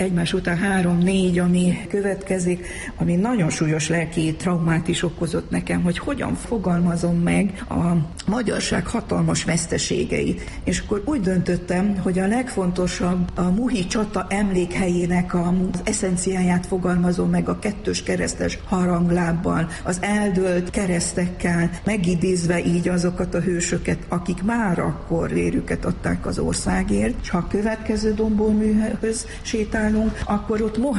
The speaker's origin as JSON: {"language": "Hungarian", "region": "Transylvania", "country": "Romania", "said": "magam is székely vagyok, és megéltem a Ceausescu diktatúrát"}